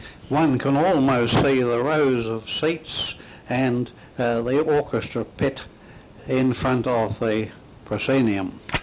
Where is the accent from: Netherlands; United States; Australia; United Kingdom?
Australia; Richmond, Victoria; I was born in Richmond in 1905 and spent the first 23 years of my life in Charles Street, Richmond.